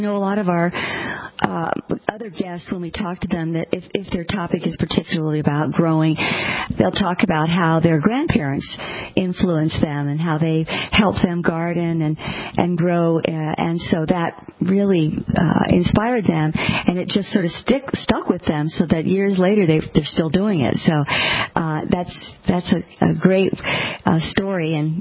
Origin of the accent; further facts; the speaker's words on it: Tucson, Arizona, United States; Rafe lives right here in my hometown of Tucson, Arizona, with his family